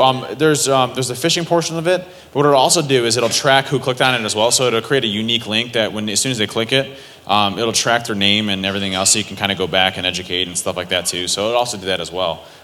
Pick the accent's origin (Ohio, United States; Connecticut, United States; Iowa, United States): Ohio, United States; Cleveland; I'm from Cleveland. There's nobody there.